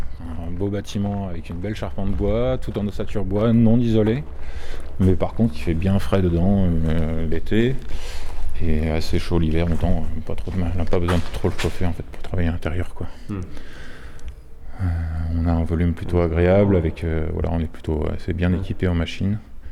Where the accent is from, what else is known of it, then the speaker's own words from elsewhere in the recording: Normandy, France; moved away; de base je suis normand, je suis arrivé ici pour prendre un peu de soleil